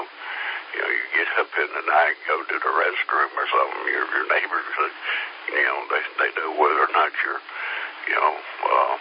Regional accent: Columbia, South Carolina, United States; And when I was growing up around Columbia, the urban sprawl, you know, totally unregulated

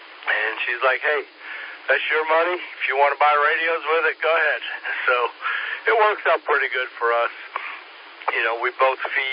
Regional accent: New York, United States; now in South Carolina, United States; I grew up in New York, and there ain't a whole lot I'd say that New York does better than the rest of the country.

